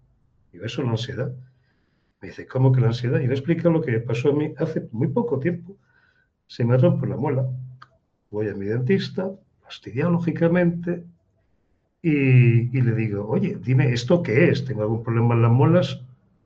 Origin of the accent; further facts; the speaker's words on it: Spain; Yo soy español y no me avergüenzo